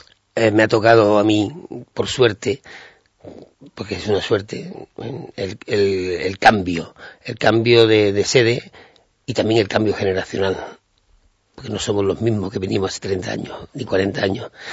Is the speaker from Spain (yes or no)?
yes; Andalusia, Spain; now in Sant Cugat, Spain; Y nosotros como andaluces pues tenemos nuestras raíces